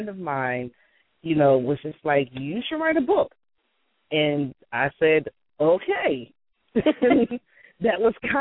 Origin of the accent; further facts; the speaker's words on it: Philadelphia, Pennsylvania, United States; I grew up in Philadelphia. So I know the streets. I know the landmarks.